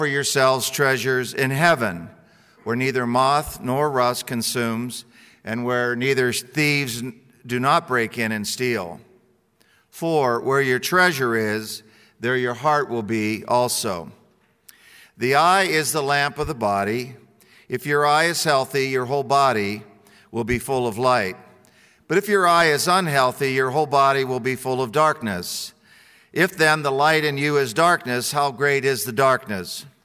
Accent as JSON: {"language": "English", "region": "Ohio", "country": "United States", "tie": "born or raised there", "said": "I'm no cowboy. I grew up in Ohio, got this kind of cherub round face"}